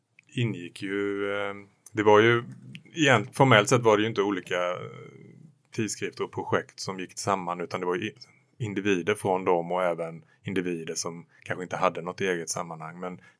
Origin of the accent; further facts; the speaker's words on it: Sweden; Helst skulle de ju ske på franska och engelska samtidigt med tolkning och annat, och som svensk tyckte man ju det var också väldigt jobbigt emellanåt.